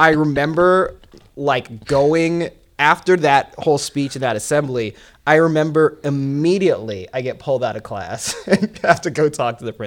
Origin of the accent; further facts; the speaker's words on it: Salt Lake City, Utah, United States; also born or lived in Philadelphia; I was born in Philadelphia. I grew up in Salt Lake City.